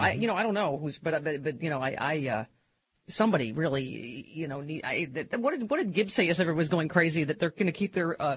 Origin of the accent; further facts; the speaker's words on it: Buffalo, New York, United States; I grew up in Buffalo. My dad commuted 2 hours in the snow both ways.